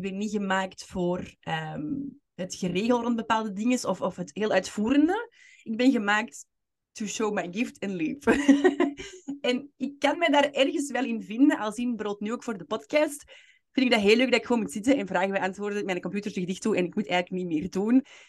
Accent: Westmaal, Antwerp, Belgium; moved away as an adult; now in Spain; Ja, ik ben geboren in de Kempen. Ik ben geboren in Westmaal en daar ook lang gewoond. En dan sinds de UNIF in Antwerpen blijven plakken. En nu Spanje uiteraard

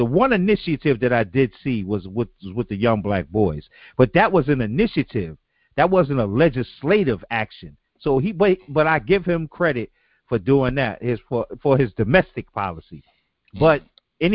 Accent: Kenya; now in United States; I am Kenyan American. And it makes sense. I am an American citizen, but I'm from Kenya.

